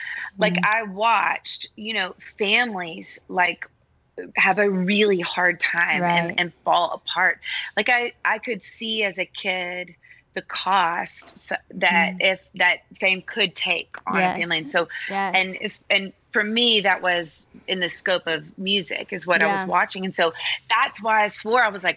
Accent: Nashville, Tennessee, United States; I grew up in Nashville in studios. My dad's a producer.

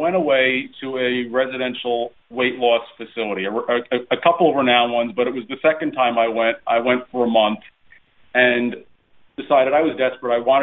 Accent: New York, United States; I was an only child. I grew up in a family with a lot of great food. We were Italian-American growing up in New York, and everybody was literally an amazing cook.

